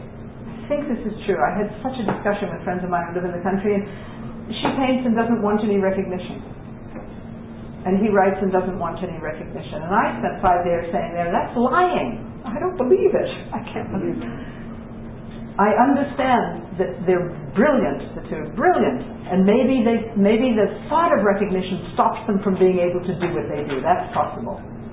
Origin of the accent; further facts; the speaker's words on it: United States; also born or lived in South Africa; I was fascinated growing up in America.